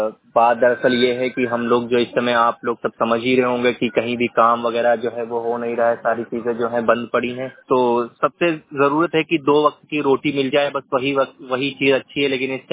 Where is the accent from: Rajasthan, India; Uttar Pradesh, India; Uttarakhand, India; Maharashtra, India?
Uttar Pradesh, India; Lamcha Lapchi; मैं लखीमपुर खीरी से ग्राम पंचायत लमचा लपची का निवासी हूँ।